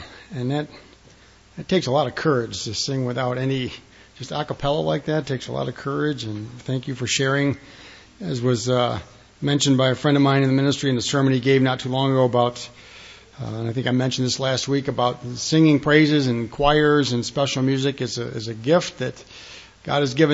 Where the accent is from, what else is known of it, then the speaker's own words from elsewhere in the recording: Detroit, Michigan, United States; If you're like me growing up in Detroit, specifically losing football.